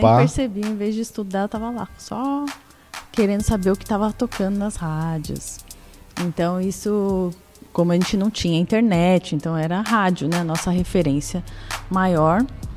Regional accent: São Paulo, Brazil; eu nasci e ainda estou lá na freguesia do Ó, sou da Zona Norte, pertinho daqui também de Osasco, né?

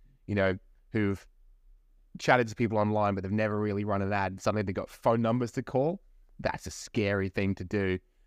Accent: England, United Kingdom; now in Australia; And the other one is I grew up in England and now I'm in Australia. I live by the beach.

